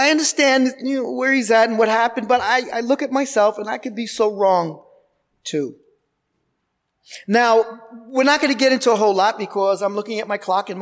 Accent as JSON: {"language": "English", "region": "New York", "country": "United States", "said": "However, I'm from New York. I know we can't say that word too good, ask, right?"}